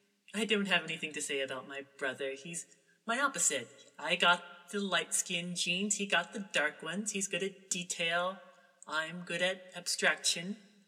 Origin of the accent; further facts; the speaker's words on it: the South, United States; accent: southern twang; Well, you know, I grew up in the South, and for a while I talked like the people around me.